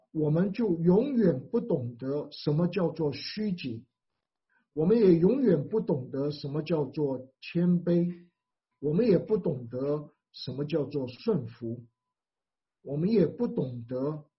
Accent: Taiwan; moved away as an adult; 那个时候我从台湾来

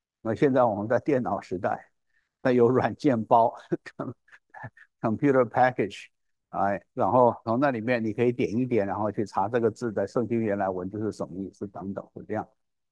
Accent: China; 比如说，我们中国人会讲这个人是悔而不改

